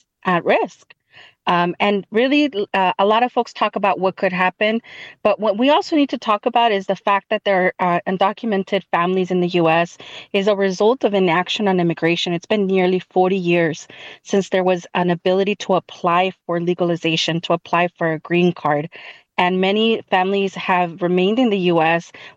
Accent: California, United States; I grew up here in California. I have lived through Prop 187.

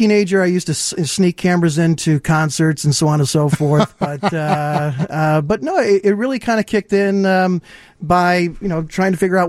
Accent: Ireland; now in Chicago, United States; So I'm originally from Ireland, so I would do a lot of photography in Ireland.

